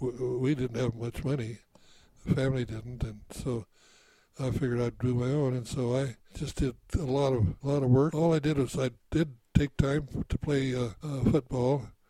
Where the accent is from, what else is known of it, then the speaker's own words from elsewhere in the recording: Selma, California, United States; We sold the ranch where I was born and moved to Selma.